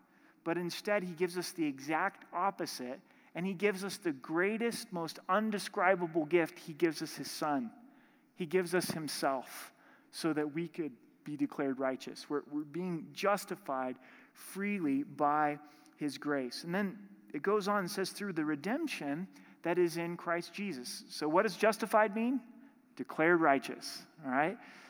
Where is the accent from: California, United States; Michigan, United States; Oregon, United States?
Oregon, United States; I grew up in Southern Oregon and was really involved in my church there and went to the school ministry there.